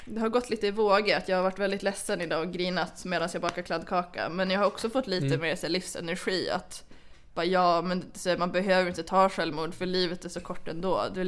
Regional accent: Sweden; jag är från Sverige

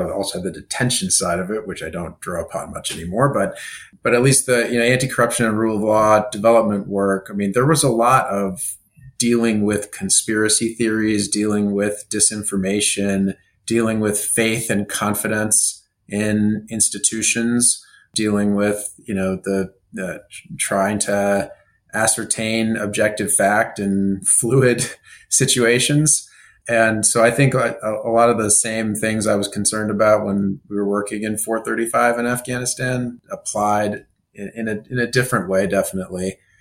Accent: Kansas, United States; now in Washington, United States; I'm from Kansas. That moved to DC to work in politics.

